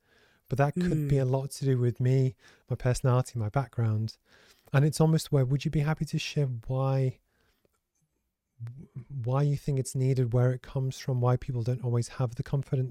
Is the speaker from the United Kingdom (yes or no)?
yes; England, United Kingdom; growing up in England as a white man.